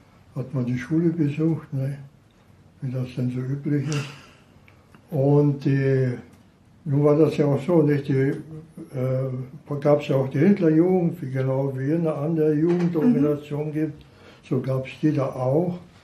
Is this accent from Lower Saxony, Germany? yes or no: no; Brandenburg, Germany; born there; ich bin bei Berlin im Spreewald geboren.